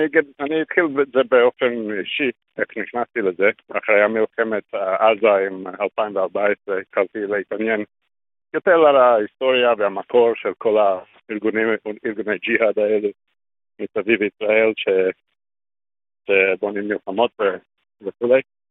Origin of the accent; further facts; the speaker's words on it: Australia; Hebrew is a second language; now in Israel; נולדתי באוסטרליה, במשפחה יוונית